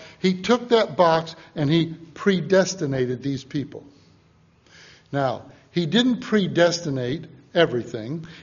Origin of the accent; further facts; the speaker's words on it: Chicago, Illinois, United States; When I grew up in Chicago